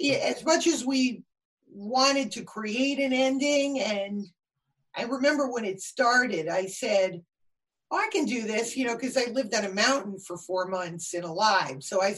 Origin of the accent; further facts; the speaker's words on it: Connecticut, United States; And we grew up in Connecticut, so it was based on people.